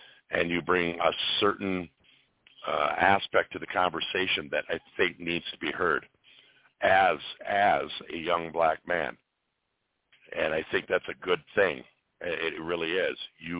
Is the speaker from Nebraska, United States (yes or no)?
no; Minnesota, United States; I'm from Minnesota.